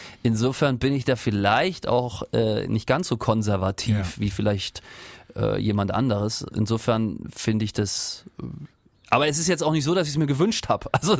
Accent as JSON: {"language": "German", "town": "Rostock", "region": "Mecklenburg-Vorpommern", "country": "Germany", "said": "also ich komme ja aus Rostock"}